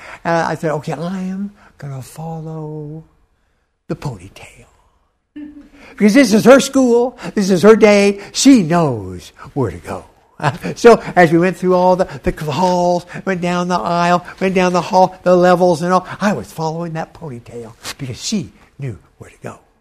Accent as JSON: {"language": "English", "town": "Los Angeles", "region": "California", "country": "United States", "tie": "born or raised there", "said": "I grew up in Los Angeles with all my boys."}